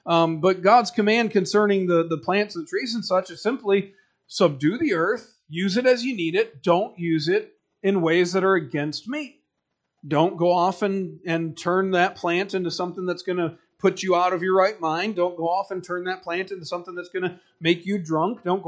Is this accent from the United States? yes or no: yes; Michigan, United States; I'm from Michigan, and Michigan is a lot of farmland. There's a lot of farmland in lower Michigan.